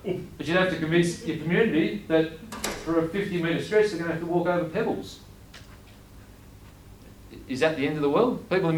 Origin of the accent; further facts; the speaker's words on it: Victoria, Australia; I'm from Victoria